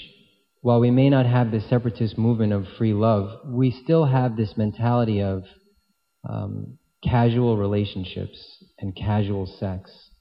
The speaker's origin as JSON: {"language": "English", "country": "United States", "tie": "born or raised there", "said": "Not only that, but growing up in America, that was never really even an option that was kind of presented to me."}